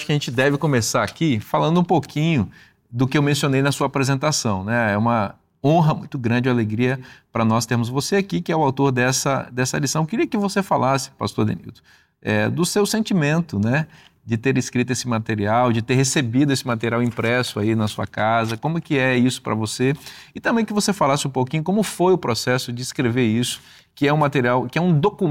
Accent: Brazil; É emocionante para nós que somos brasileiros.

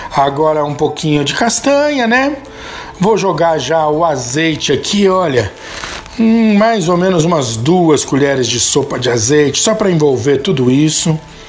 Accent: São Paulo, Brazil; Eu uso salsa porque eu sou paulista, né?

